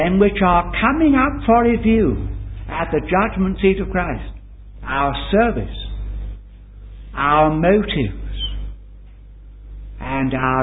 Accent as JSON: {"language": "English", "town": "Croydon", "region": "London", "country": "United Kingdom", "said": "I come from Croydon, which is the most southerly point of the vast Greater London area"}